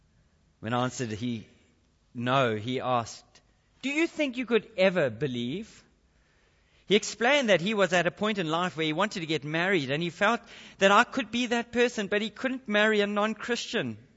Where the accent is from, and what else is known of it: Alaska, United States; born or raised there